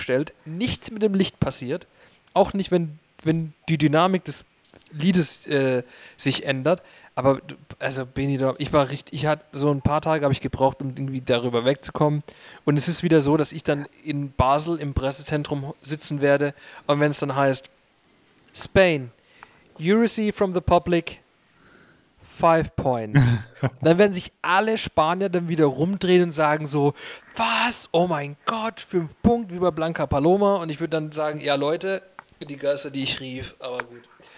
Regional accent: Finland; ich komme aus Finnland

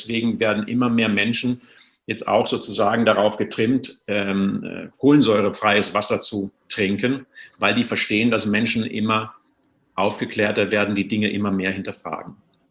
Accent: North Rhine-Westphalia, Germany; ich komme aus dem Sauerland, da gibt es noch schöne Quellen, da habe ich so als Kind oft so bei uns in den Wäldern gespielt.

